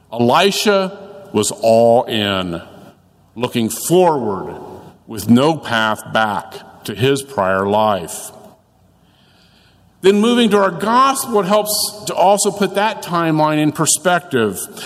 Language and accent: English; Alexandria, Indiana, United States; I grew up in Alexandria, just north of here, and we were always referred to as a county school compared to the city schools in nearby Anderson. But even in small town Alexandria, I was always a city boy.